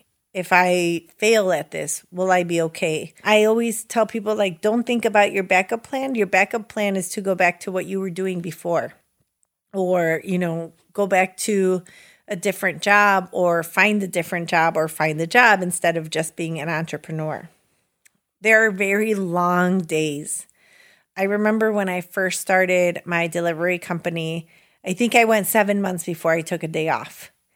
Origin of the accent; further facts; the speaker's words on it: Guanacatlán, Mexico; I'm from Guanacatlán, so I like that.